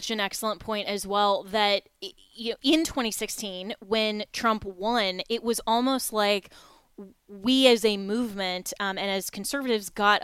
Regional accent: Florida, United States; I mean, with what's going on here in my home state of Florida with the abortion amendment, Amendment 4, that is on the ballot

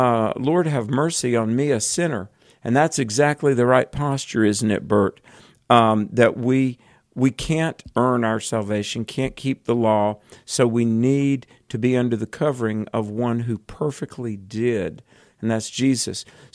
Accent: North Carolina, United States; North Carolina, my home state, actually, North Carolina.

